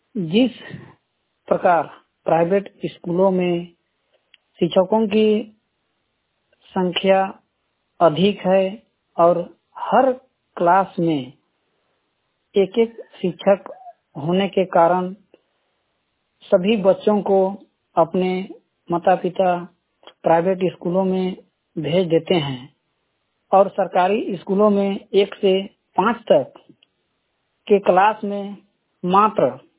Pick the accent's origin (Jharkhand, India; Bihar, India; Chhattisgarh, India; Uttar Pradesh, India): Jharkhand, India; Burmu; उरा बुढ़मू से हूँ।